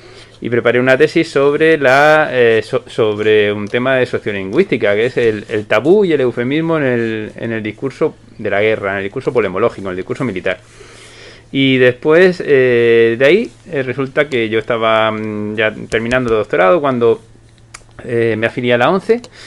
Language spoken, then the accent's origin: Spanish; Santiago de la Ribera, Region of Murcia, Spain; also born or lived in Cartagena; yo fui a nacer a Cartagena y después a los 2 o 3 días cuando le dieron el alta a mi madre, me volví a mi pueblo, que es Santiago de la Ribera, a orillas del Mar Menor, en Murcia.